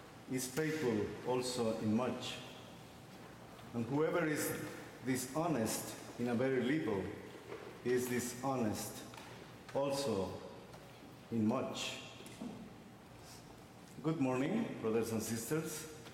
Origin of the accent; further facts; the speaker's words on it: Guatemala; I am originally from Guatemala, and while we were living in Guatemala